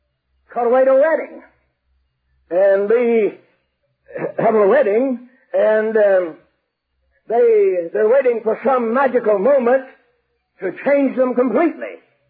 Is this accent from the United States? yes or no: yes; Texas, United States; I was raised over here in East Texas, and we got grass burrs over.